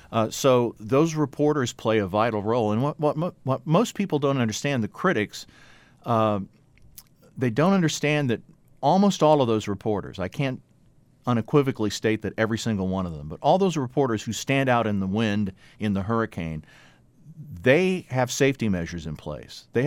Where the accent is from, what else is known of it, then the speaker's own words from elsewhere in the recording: the Ozarks, United States; I hope the people of my hometown and my home region of the Ozarks